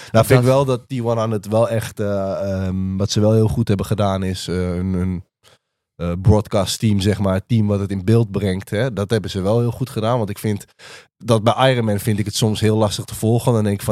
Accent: Netherlands; Dat wij als Nederlanders gewoon op dit moment meer mensen hebben voor de lange afstand.

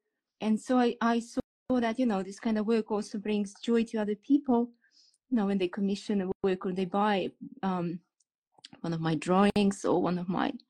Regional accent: Estonia; I'm originally from Estonia.

